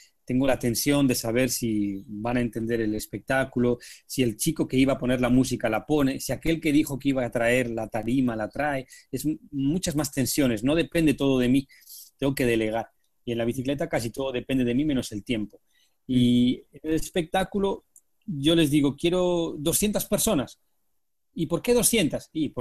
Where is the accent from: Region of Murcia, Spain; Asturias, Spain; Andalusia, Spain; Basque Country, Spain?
Asturias, Spain; y yo soy de Asturias.